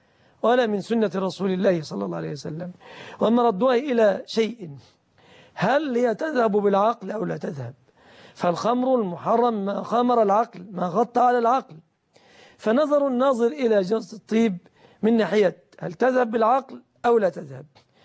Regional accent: Egypt; إلى بلادنا مصر

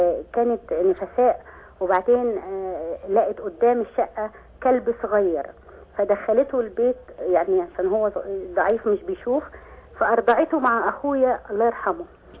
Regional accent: Egypt; now in Saudi Arabia; أنا أم مصرية لثلاث أولاد سعوديين، وجوزي الله يرحمه متوفي من 12 سنة.

